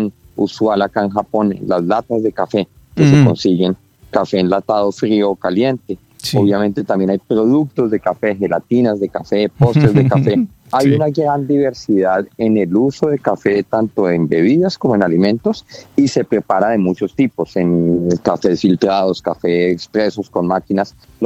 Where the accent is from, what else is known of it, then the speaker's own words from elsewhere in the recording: Colombia; nosotros como colombianos producimos un muy buen café